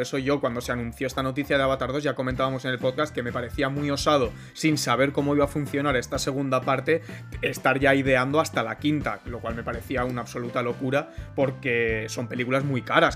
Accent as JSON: {"language": "Spanish", "region": "Basque Country", "country": "Spain", "said": "yo como vasco me parece muy bien"}